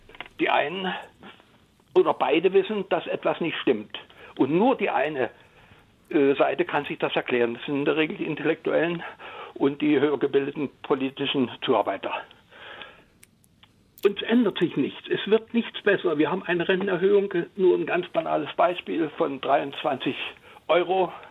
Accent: Meissen, Saxony, Germany; Ich komme aus Meißen, also aus der Richtung Meißen, Porzellanstadt, habe dort mein Atelier auf dem Land.

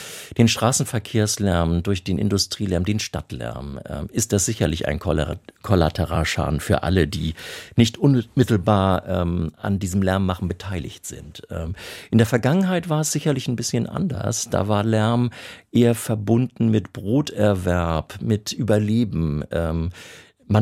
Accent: Elmshorn, Schleswig-Holstein, Germany; über Flüchtlinge und Vertriebene in meiner Heimatstadt Elmshorn

